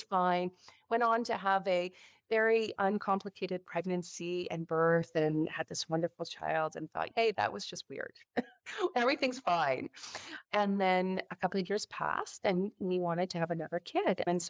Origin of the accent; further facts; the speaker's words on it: Toronto, Ontario, Canada; That's right. I'm from Toronto. I'm in Canada.